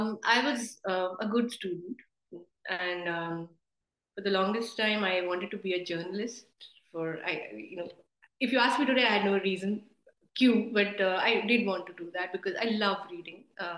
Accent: Durgapur, West Bengal, India; also born or lived in Amritsar / Asansol / Northeast India / Kolkata; So, born in Amritsar, but grew up in the Colliery Belt. We grew up in Durgapur and Asansol, and then the Northeast and Kolkata as well.

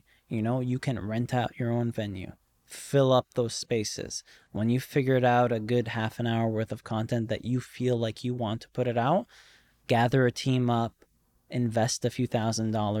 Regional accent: Virginia, United States; Because growing up in Virginia was a very interesting experience.

